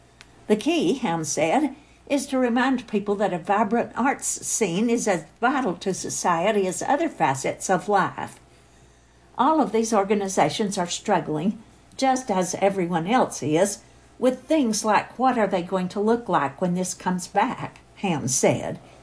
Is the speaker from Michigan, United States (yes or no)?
no; El Paso, Texas, United States; I grew up in El Paso, which has a similar climate to ours